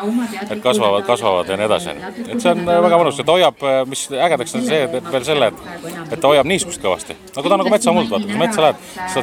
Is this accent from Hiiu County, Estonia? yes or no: no; Lääne County, Estonia; Mina olen Läänemaalt.